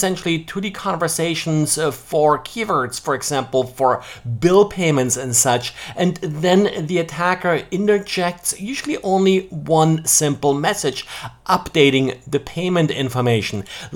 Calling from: Jacksonville, Florida, United States; I'm the recording from Jacksonville, Florida.

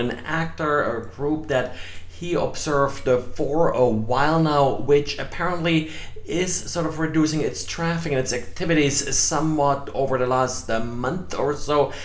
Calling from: Jacksonville, Florida, United States; today I'm recording from Jacksonville, Florida.

